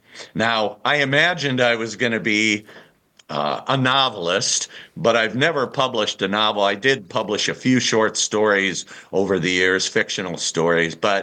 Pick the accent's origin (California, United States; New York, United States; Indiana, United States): Indiana, United States; Hammond; I was born in Gary, raised in the Hessville neighborhood of Hammond. I went to Morton High School.